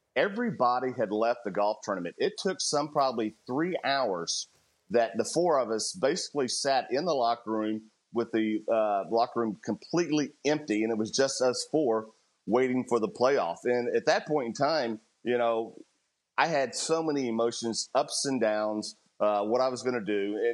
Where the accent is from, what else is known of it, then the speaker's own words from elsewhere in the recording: Houston, Texas, United States; because I had had near misses in my hometown of Houston at the Houston Open a number of times